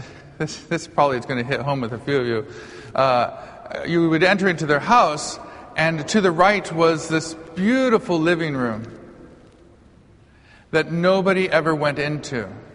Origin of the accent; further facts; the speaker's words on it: Arizona, United States; And I experienced something that I had never experienced before growing up in Arizona, in my family way of life.